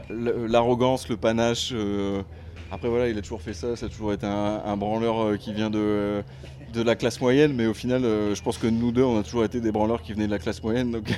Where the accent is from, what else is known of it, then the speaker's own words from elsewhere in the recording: Arras, Hauts-de-France, France; Alors oui, on est du Rillé. Donc l'arrière-gare arrageoise. Et non, en fait, on s'est retrouvés là... en tant qu'arrageois